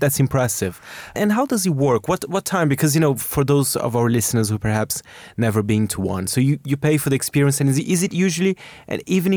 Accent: Brazil; now in United Kingdom; I'm not from here, I'm from Brazil

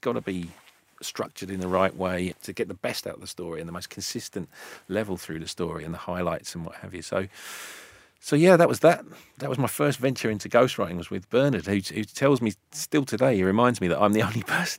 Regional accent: United Kingdom; We, as British people

